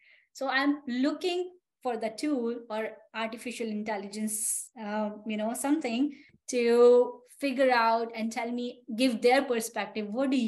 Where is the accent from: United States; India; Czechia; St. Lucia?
India; Rajasthan; I come from India, and specifically the state is Rajasthan, which is a state of palaces.